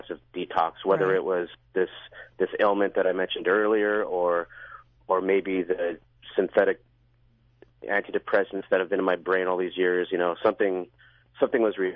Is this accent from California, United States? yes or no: yes; San Diego, California, United States; I'm from San Diego, California